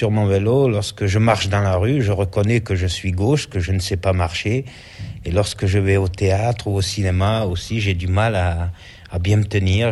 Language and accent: French; Nouvelle-Aquitaine, France; Je suis né en Creuse, mes parents sont restés longtemps en Creuse, nous avons fait la Creuse et la Haute-Vienne, et évidemment, mes parents tenait une ferme, on restait dans une ferme 4-5 ans et on allait dans une autre 4-5 ans après, mais toujours dans un rayon Haute-Vienne, Creuse. Alors je suis resté toujours au pays et j'aime bien mon pays.